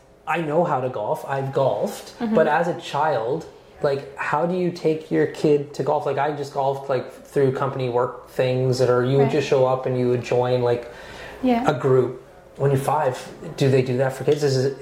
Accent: Fort McMurray, Alberta, Canada; Listen, like I grew up in Fort McMurray, so like my perception of life is very skewed.

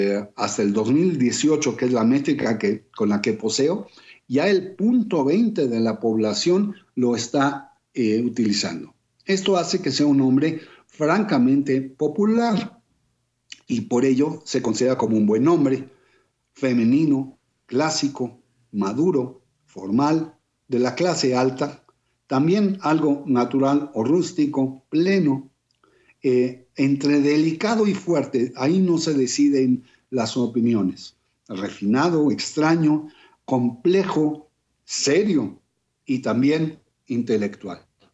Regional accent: Mexico; y en México, en mi país, no está muy lejano a su uso.

